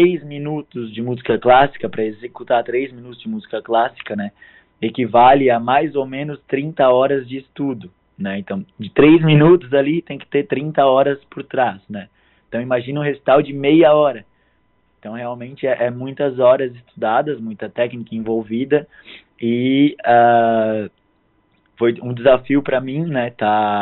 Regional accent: Tubarão, Santa Catarina, Brazil; moved away as an adult; also born or lived in Florianópolis; now in Italy; Eu sou natural de Tubarão. Cresci em Tubarão, fiquei até os meus 18, 19 anos em Tubarão. Depois tive uma passagem em Floripa, em Florianópolis, morei durante 2 anos. E aos 24 anos eu me mudei para a Itália

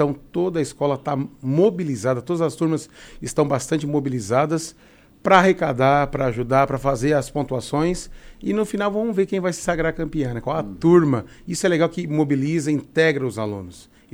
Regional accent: Criciúma, Santa Catarina, Brazil; Eu sou natural aqui de Criciúma.

